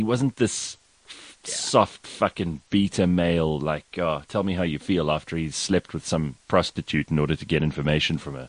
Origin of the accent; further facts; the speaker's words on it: South Africa; I love being South African on this day at this time